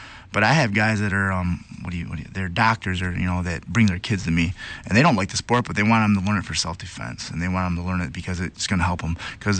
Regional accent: East Lansing, Michigan, United States; How I got started is, you know, I grew up in East Lansing.

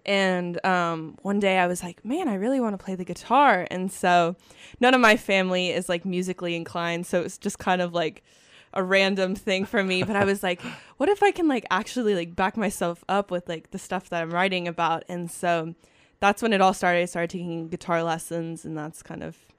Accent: Dallas, Texas, United States; I'm 17 years old, and I'm from Dallas, Texas

